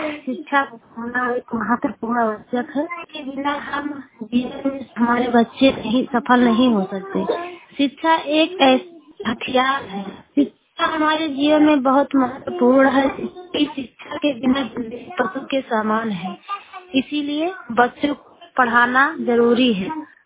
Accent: Uttar Pradesh, India; ग्राम मलूनी, पंचायत गुलाम जुमला हूँ, तहसील वीर में, जिला सरावस्ती की रहने वाली हूँ।

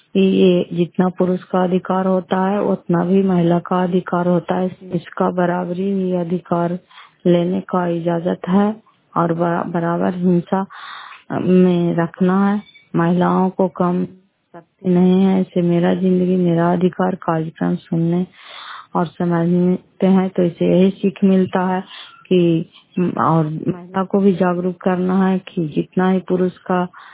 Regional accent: Bihar, India; घर पते से पंचायत मकरौटा जिला नालंदा कराचा ब्लॉक की निवासी हूँ

